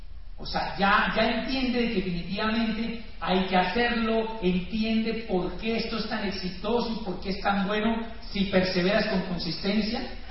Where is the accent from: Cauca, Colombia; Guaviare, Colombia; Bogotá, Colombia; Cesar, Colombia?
Cauca, Colombia; Popayán; Bueno, yo también soy de Popayán